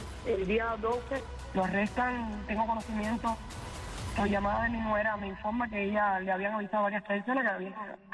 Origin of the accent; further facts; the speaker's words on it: San José de las Lajas, Mayabeque, Cuba; de San José de las Lajas, porque sinceramente por la libertad de mi padre doy todo.